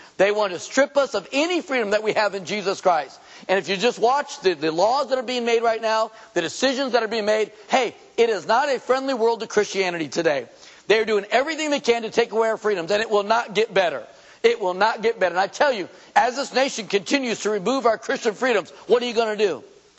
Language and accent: English; United States; I'm glad I'm an American. I'm glad I live here.